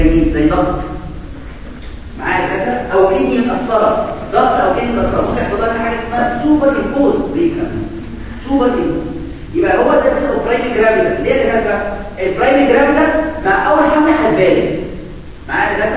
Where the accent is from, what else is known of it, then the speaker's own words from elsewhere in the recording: Egypt; احنا عندنا في مصر عالم رياض السوما